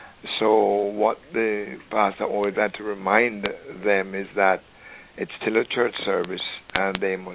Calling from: Mount Vernon, New York, United States; from Mount

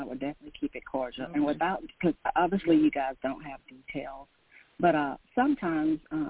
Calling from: Georgia, United States; I am calling from Georgia.

